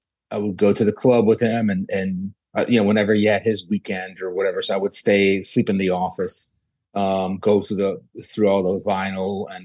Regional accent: New Orleans, Louisiana, United States; moved away; My biggest regret was that I was raised in New Orleans and I never thought I would leave there. And every time I go back there, I'm just like, still enamored with the city.

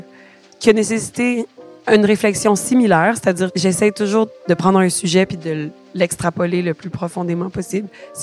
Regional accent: Quebec, Canada; je prends le temps de mentionner que je suis québécoise.

